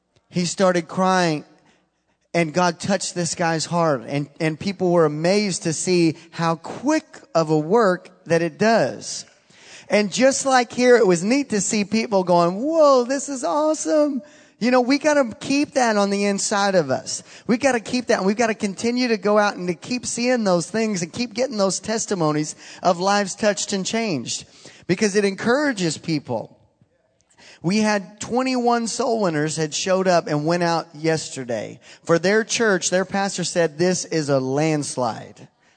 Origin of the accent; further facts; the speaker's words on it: Fort Worth, Texas, United States; I said, no way, I'm from Fort Worth.